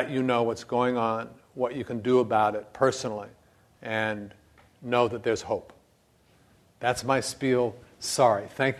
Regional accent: Flagstaff, Arizona, United States; I grew up in Flagstaff, Arizona.

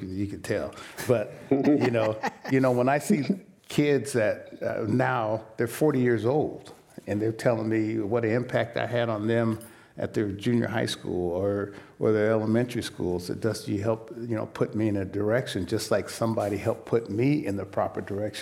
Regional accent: Sacramento, California, United States; And so I was raised on the American River in Sacramento.

